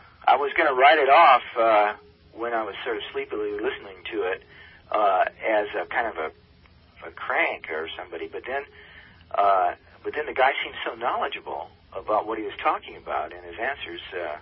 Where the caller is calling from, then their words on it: Topanga, California, United States; Topanga, California.